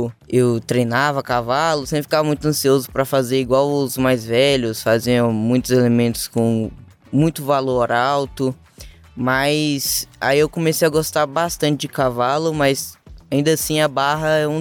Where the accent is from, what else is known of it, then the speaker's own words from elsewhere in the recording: Sobradinho, Brazil; born there; Nasci em Itapuã, Sobradinho.